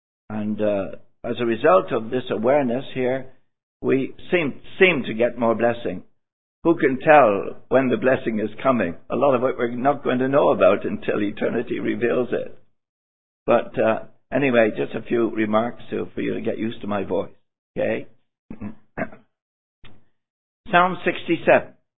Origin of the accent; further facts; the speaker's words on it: South West England, United Kingdom; accent: West Country; By the way, I have a West Country R. A lot of folk in England and in the UK will not have that R.